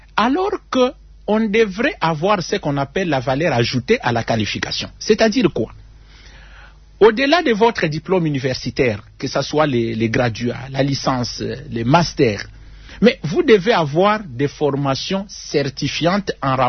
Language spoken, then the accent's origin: French; DR Congo; nous avons lu la Constitution qui nous donne, nous, les droits, en tant que Congolais, d'aider la nation avec notre expertise.